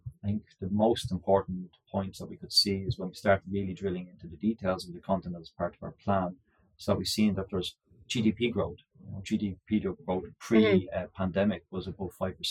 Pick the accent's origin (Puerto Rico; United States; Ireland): Ireland; Well, I spent most of my time in Europe, obviously I'm Irish by origin. Most of my time in Kühne+Nagel has been in Ireland. And then after a while, I got the opportunity to move to Australia.